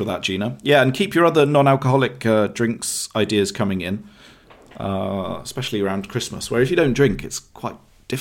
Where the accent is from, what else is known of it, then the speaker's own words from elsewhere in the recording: Quebec City, Quebec, Canada; I'm from Quebec City, Canada, and I wanted to send you a link. I sort of turned my T's into D's there because of the...